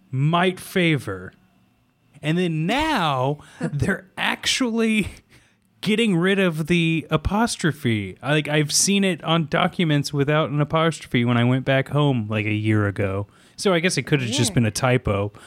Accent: Lee's Summit, Missouri, United States; born there; I was born in Lee's Summit, Missouri. It's odd because we never knew why there was an apostrophe in Lee.

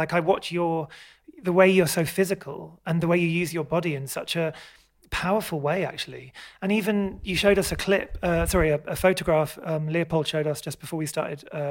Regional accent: England, United Kingdom; I grew up outside London, like an hour outside London.

